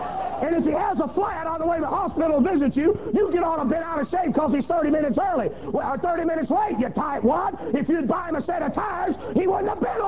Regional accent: Mississippi, United States; We're from Mississippi, and I'm not being mean, but blacks live on one side of Mississippi, and whites live on the other side of Mississippi.

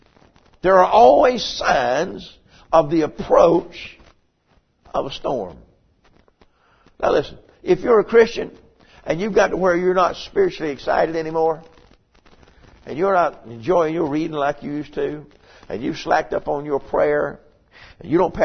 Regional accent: United States; I was born and raised over here on the Catawba River. We had a couple of houseboats growing up

